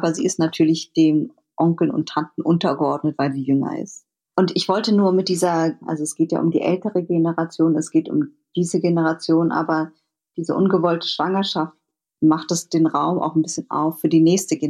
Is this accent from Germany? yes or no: yes; Berlin, Germany; Ich bin auch in Berlin aufgewachsen. Ein großer Teil meiner Verwandtschaft lebt in Vietnam und Kalifornien.